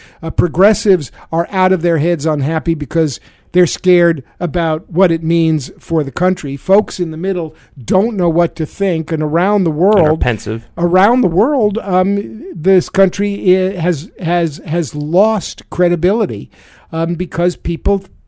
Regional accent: United States; As an American, however, whatever you think about the president, I care about the presidency.

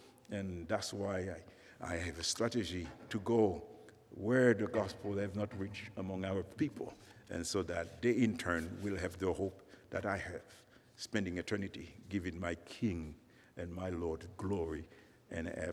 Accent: Haiti; English is a second language; And I'm from Haiti

